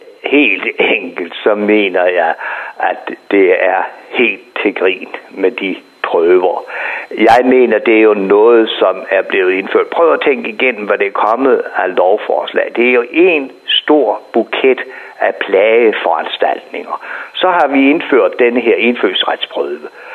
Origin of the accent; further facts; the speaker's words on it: Region of Southern Denmark, Denmark; hvis man stillede samme krav til mennesker, hvor jeg kommer fra. Mine børn, de vil garantere, at de ikke kunne tale sammen med deres bedste forældre eller oldeforældre i Sønderjylland.